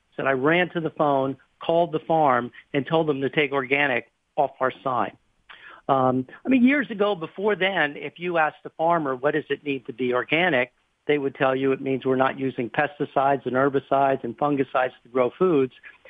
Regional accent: New Jersey, United States; So growing up, I grew up in New Jersey and, you know, my parents shopped in a supermarket.

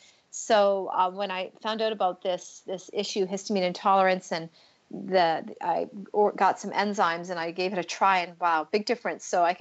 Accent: Canada; I'm Canadian, and so I'm like, this is very interesting to me.

